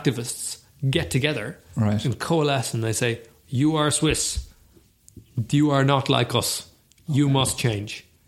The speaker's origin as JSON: {"language": "English", "country": "Ireland", "said": "I mean, we are Irish, right?"}